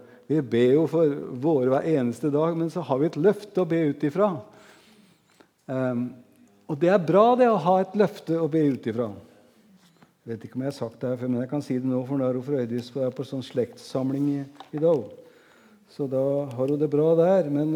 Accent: Råde, Østfold, Norway; Når jeg vokste opp som guttunge, så var det stor forskjell på Indremisjonen og Sambandet til og med, ikke sant, hjemme i Råde.

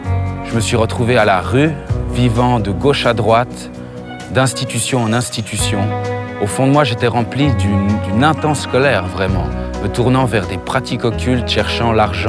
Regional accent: Geneva, Switzerland; born there; Je suis née à Genève dans une famille chrétienne

